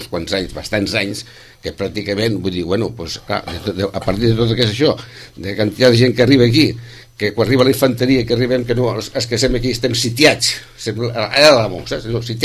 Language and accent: Catalan; Sitges, Catalonia, Spain; Jo soc de Sitges, nascut a Sitges, tota la meva vida, i conec totes les festes que tinc.